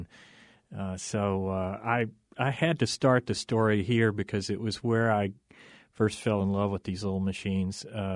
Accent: Raleigh, North Carolina, United States; moved away as an adult; The accent isn't local. I come from North Carolina. I moved here in 82, I think it was.

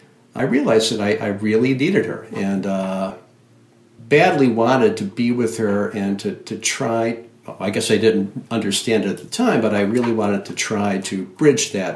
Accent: Detroit, Michigan, United States; Yeah, I grew up in the Detroit area in the late 50s, early 60s, and I came from a family from the South, and they arrived here with some inherent biases.

